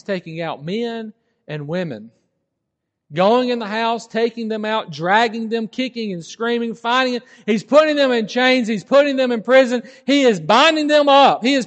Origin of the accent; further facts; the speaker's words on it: Alabama, United States; I am from Alabama, but they wouldn't let me bring my gun on the plane.